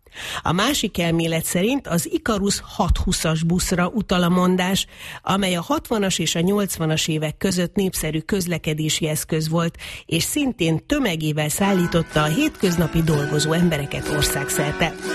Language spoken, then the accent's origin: Hungarian; Balassagyarmat, Nógrád, Hungary; moved away as an adult; now in Budapest, Hungary; csak ugyan vidéki lány vagyok. 20 éves koromban költöztem Budapestre Balassagyarmatról. De nem hiszem, hogy ez meg is látszik rajtam, hiszen nem népviseletben járok, sem palócosan nem beszélek.